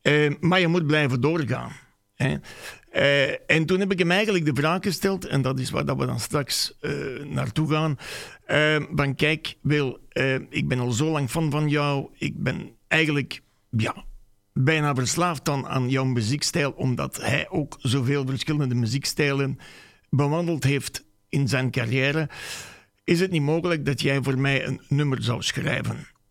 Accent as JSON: {"language": "Dutch", "town": "Stabroek", "region": "Antwerp", "country": "Belgium", "said": "Ik ben uiteraard van Antwerpen, Staanbroek, maar ben al sinds gisteravond in Dendermonde bij onze goede vrienden"}